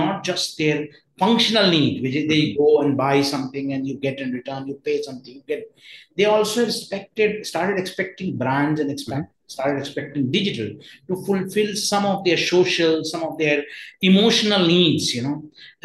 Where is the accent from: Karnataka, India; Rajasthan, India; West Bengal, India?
West Bengal, India; Kolkata; I grew up in Calcutta and in a very multicultural area. You had Boris, you had Anglo-Indians, you had Chinese, you had Bengalis, and these were the multicultural community I interacted